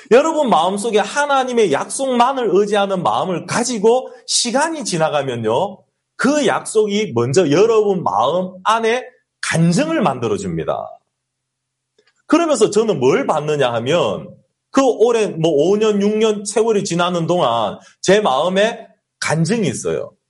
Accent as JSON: {"language": "Korean", "country": "South Korea", "said": "근데 우리는 한국 사람인지라 그냥 막 경찰이 왔어요."}